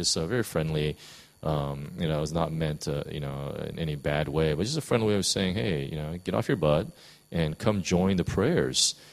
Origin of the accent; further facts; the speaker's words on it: United States; I have a tremendous amount of respect for our military, you know, as an American